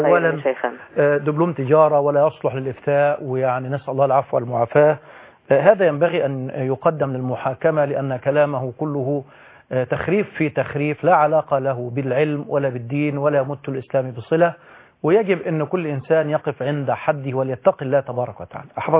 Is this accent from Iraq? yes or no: no; Egypt; عقد عليها كاتب كتابه بالمعنى العام عندنا في مصر